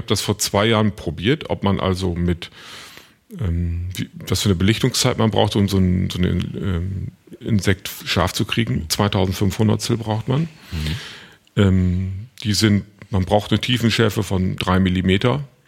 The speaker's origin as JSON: {"language": "German", "region": "Northern Germany", "country": "Germany", "said": "So, das nimmt man gar nicht mehr wahr als Norddeutscher."}